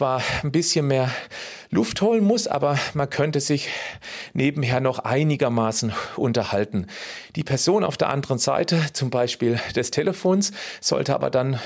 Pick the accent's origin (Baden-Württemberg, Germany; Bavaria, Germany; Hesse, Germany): Baden-Württemberg, Germany; Kirchzarten; in meinem Heimatort in Kirchzarten im Dreisamtal.